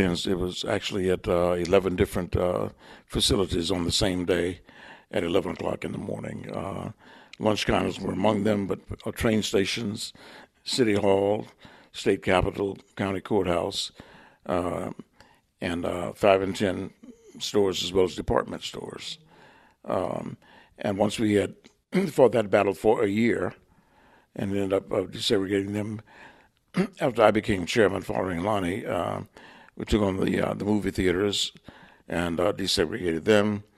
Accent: Miami, Florida, United States; Many of us were from the South. I was from Miami, Florida, where the racism was not as harsh, but it existed.

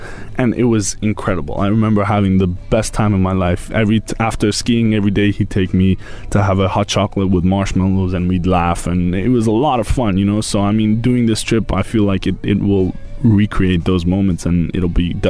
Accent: North Macedonia; now in Dubai, United Arab Emirates; I'm 17 years old. I'm from Macedonia.

